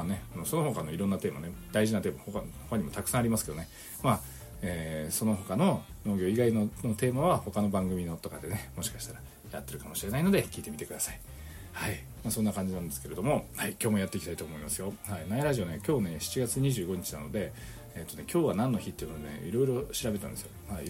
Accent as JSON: {"language": "Japanese", "region": "Kyushu", "country": "Japan", "tie": "born or raised there", "lives_now": "Tokyo, Japan", "said": "なんかね私の田舎とかはね、なんかまあ田んぼに囲まれてたとかね、そういうの、有明海に囲まれてたとか、"}